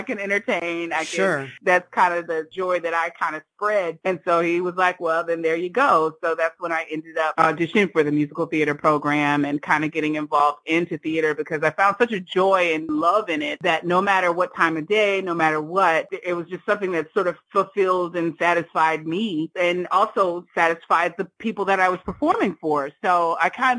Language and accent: English; La Marque, Texas, United States; So a few years ago, I was born in a little town called Lamarck, Texas. Actually, it was Texas City, Texas, which was our high school rival, but that's a whole other story. I went to school in Lamarck, Texas